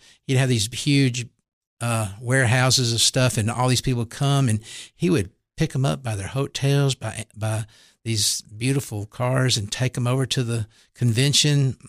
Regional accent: Tylertown, Mississippi, United States; I grew up in a little town called Tylertown, Mississippi.

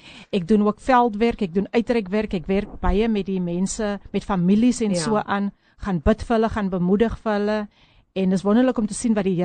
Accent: Somerset West, Western Cape, South Africa; ek kom van 'n pragtige plekkie. Dit is my tuisdorp, dis waar ek gebore is, Somerset Wes.

